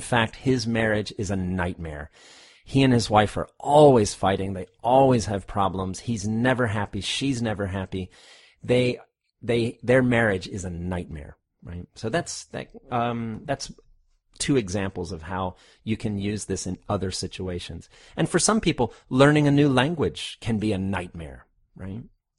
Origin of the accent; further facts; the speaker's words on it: United States; now in overseas; every year I have to do my taxes in America because I'm American. And even though I live overseas, I still have to file for taxes in the States.